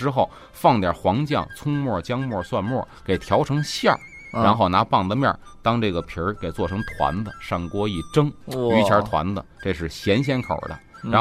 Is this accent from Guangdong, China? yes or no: no; Beijing, China; 那么说的榆树呢，咱们北京人吃还跟榆树有关系